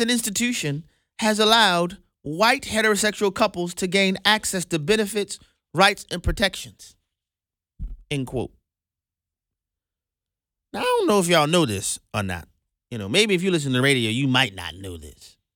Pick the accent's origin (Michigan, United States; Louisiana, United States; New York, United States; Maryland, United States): Louisiana, United States; New Orleans; I mean, little old me, I'm just a dude from New Orleans, you know, I'm just from the Ninth Ward.